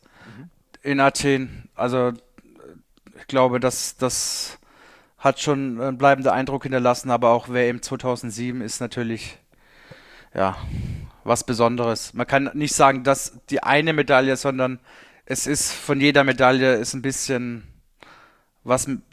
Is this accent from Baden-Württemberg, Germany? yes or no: yes; Heidelberg, Baden-Württemberg, Germany; Mein Zuhause, ja, also ist schon Heidelberg mein Zuhause. Wir haben dort auch noch ein Haus